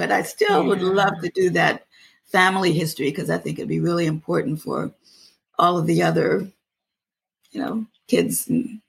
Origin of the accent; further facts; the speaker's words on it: North Carolina, United States; being 74, growing up in the South in North Carolina, our family history reads like the history books.